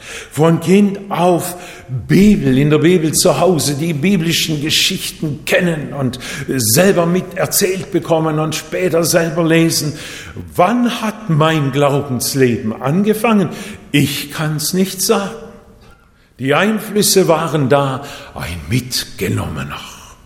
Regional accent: Japan; born or raised there

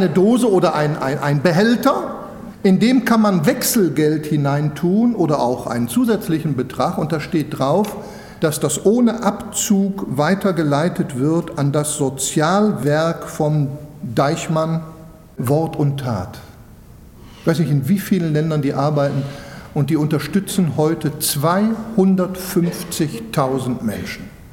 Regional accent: Switzerland; das ist jetzt für Schweizer, ich bin ja Schweizer

